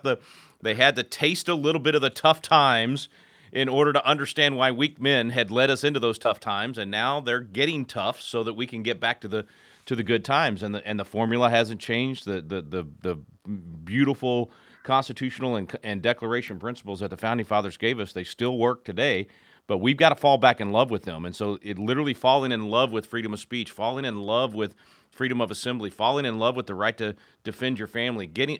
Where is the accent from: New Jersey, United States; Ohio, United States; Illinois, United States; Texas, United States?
Texas, United States; I'm embarrassed to say that as a Texan